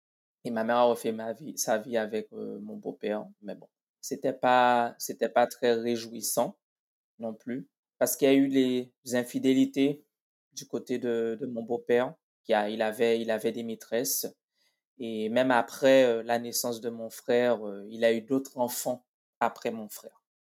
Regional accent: Guadeloupe; Donc, je suis originaire de l'île de la Guadeloupe. J'ai grandi au départ avec ma mère et ma grand-mère, du côté maternel.

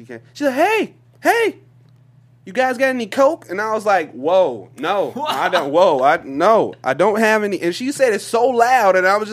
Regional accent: the South, United States; Because I'm from the South, man.

